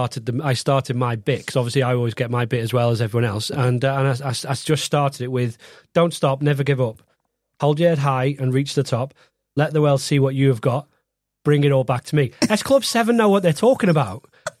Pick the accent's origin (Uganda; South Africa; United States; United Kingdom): United Kingdom; Liverpool, North West England; Yeah, I'm from Liverpool.